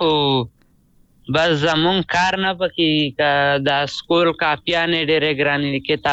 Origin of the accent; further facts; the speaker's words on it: Digan, Khyber Pakhtunkhwa, Pakistan; په دیګان کې.